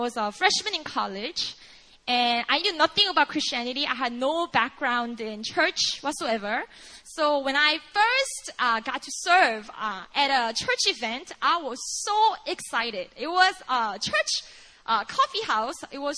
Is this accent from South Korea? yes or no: yes; South Korea; English is a second language; moved away as an adult; I'm a native Korean. I grew up in Korea. I never left Korea until age 20, 21. And I never lived outside of Korea. So English was an area of insecurity for me.